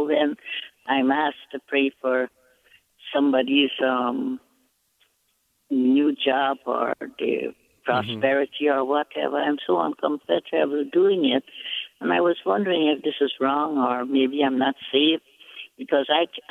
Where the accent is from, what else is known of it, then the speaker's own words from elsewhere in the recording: Guyana; now in United States; I spend most of my life here. but I'm from Guyana, British Guyana.